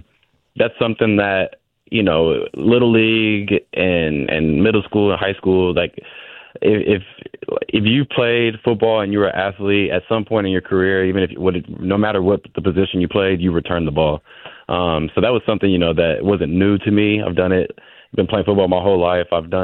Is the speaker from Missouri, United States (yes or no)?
no; Houston, Texas, United States; So I'm originally from Houston, Texas.